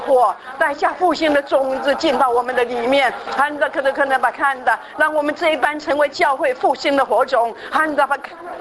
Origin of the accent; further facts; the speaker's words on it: China; 然后我们中国人有一句话说穷极呼天